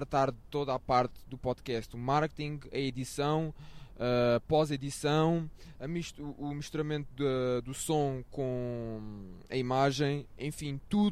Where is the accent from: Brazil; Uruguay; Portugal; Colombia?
Portugal; E uma voz neste país, porque nós somos portugueses